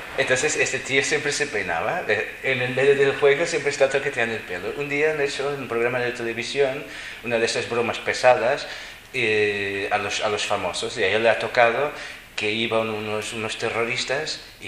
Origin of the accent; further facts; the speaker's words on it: Portugal; Spanish is a second language; que soy portugués. Nosotros nos peinamos mucho.